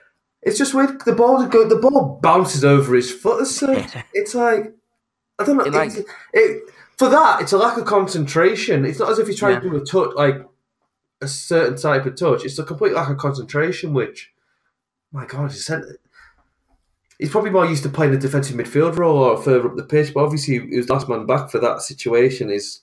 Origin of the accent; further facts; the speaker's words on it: England, United Kingdom; And it's good, obviously, for us in particular, being English.